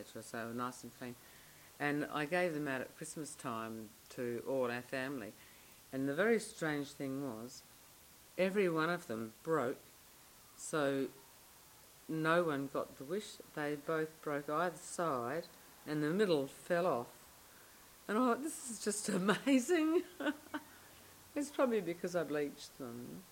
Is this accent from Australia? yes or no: yes; Somerton Park, South Australia, Australia; I was brought up in Somerton Park and my father bought two blocks because they were cheap after the war and built the house there.